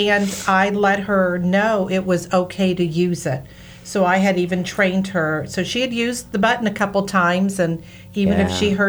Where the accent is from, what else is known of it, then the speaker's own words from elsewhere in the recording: Florida, United States; also born or lived in Georgia / New York City; I am a Southerner from Florida originally and in Georgia, but I love my time living up in New York City.